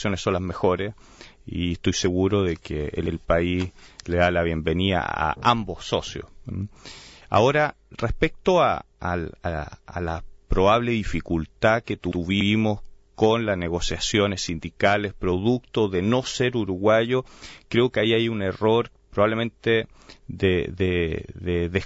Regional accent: Chile; los socios suecos, finlandeses o chilenos, o yo mismo como chileno

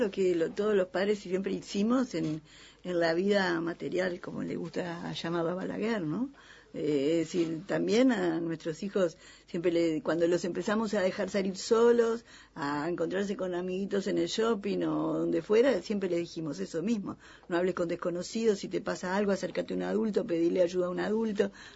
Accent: Uruguay; me gusta mucho más como uruguaya, porque los uruguayos siempre nos damos látigos culposos de tantas cosas

